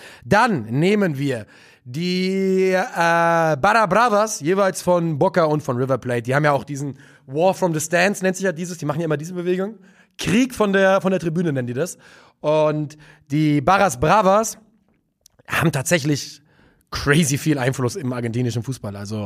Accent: Nuremberg, Bavaria, Germany; Boah, Fränkisch kann ich nicht. Ich komme aus Nürnberg.

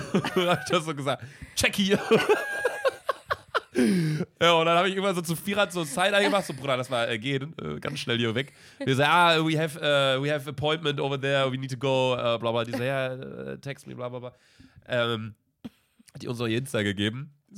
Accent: England, United Kingdom; ja, ich bin Engländer.

